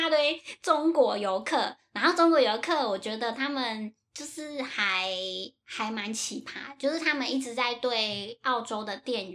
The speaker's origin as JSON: {"language": "Chinese", "country": "Taiwan", "said": "其实我跟他不是一伙，我是台湾来的"}